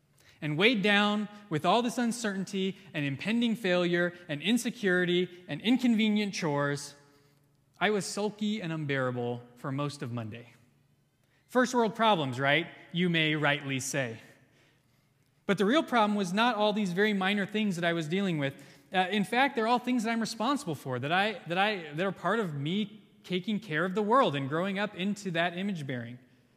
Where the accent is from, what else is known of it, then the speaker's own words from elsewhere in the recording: Oklahoma, United States; And I grew up in Oklahoma.